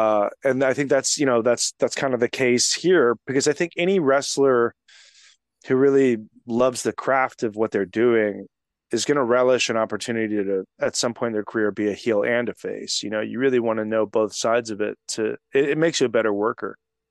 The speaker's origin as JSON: {"language": "English", "region": "Texas", "country": "United States", "said": "Hey, I'm from Texas."}